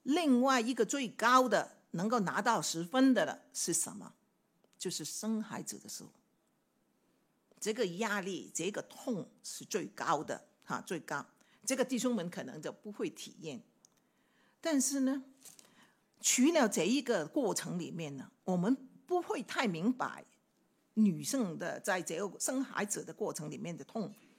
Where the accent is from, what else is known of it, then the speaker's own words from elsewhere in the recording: China; 特别是我们作为中国人呢，我们在言语上很难表达爱的